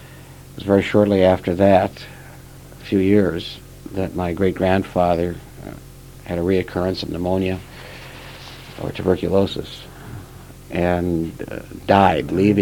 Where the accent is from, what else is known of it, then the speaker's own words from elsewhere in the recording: Fargo, North Dakota, United States; But growing up in Fargo in the 40s and 50s was very pleasant.